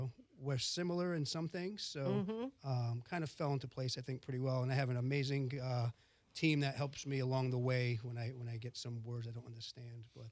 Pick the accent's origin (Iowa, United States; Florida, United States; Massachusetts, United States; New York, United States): Massachusetts, United States; also born or lived in Newport, Rhode Island; Initially, I'm from Massachusetts.